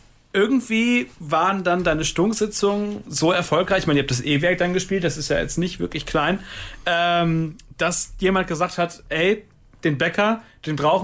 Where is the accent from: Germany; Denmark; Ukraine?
Germany; Essen, North Rhine-Westphalia; Ich komme ja aus Essen. Das ist mein Ruhrpott-Typ quasi.